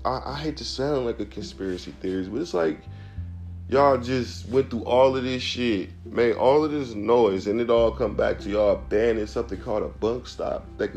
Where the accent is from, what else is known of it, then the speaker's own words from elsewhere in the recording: Milwaukee, Wisconsin, United States; I'm from Milwaukee, Wisconsin, you feel me? I love my city.